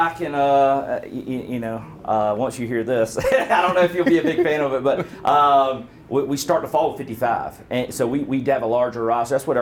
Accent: Sumter, South Carolina, United States; Man, so I'm from, born and raised in South Carolina, and I'm from Sumter, about an hour from Florence

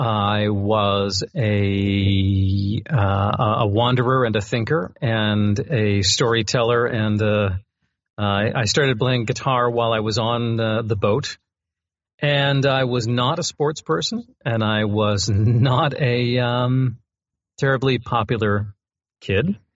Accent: Maine, United States; Yeah. I grew up in Maine. My family was kind of one of the ones that liked to move around a little bit, but not very far.

